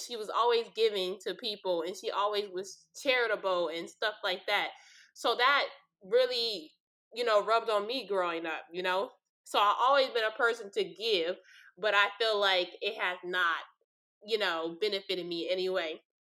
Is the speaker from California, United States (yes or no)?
yes; Los Angeles, California, United States; but we had a house in Los Angeles. By the way, I'm from Los Angeles.